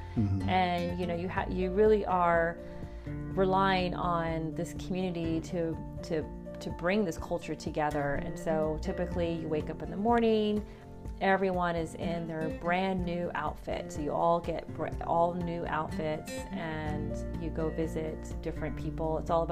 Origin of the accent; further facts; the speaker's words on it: Morocco; also born or lived in Bermuda; We grew up in Bermuda, so he wanted the family to move to Morocco just so we can embrace the culture, learn Arabic